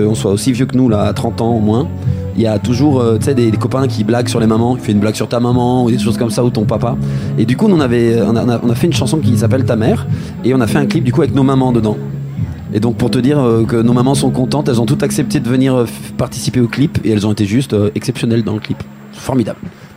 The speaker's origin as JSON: {"language": "French", "region": "Auvergne-Rhône-Alpes", "country": "France", "said": "par chez nous en Savoie"}